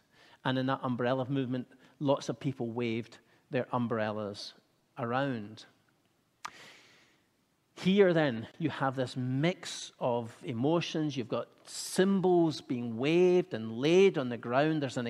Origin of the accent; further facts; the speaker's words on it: United Kingdom; And of course, being a Brit, there was a little bit of mixed emotions going on here about these celebrations.